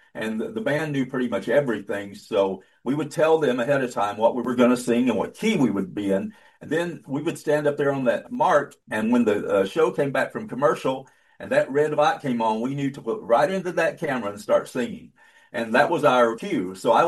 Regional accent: Jacksonville, Alabama, United States; also born or lived in Dallas; now in Savannah, United States; Just real quick, I came to Savannah in 2017 from Dallas, Texas. But I grew up in North Alabama and went to college there and grew up in a cotton mill town, Jacksonville, Anniston area.

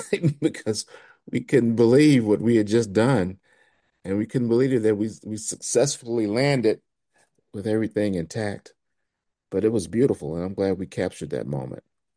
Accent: Memphis, Tennessee, United States; I mean, I grew up in Memphis, Tennessee. I went to college in Jackson, Mississippi.

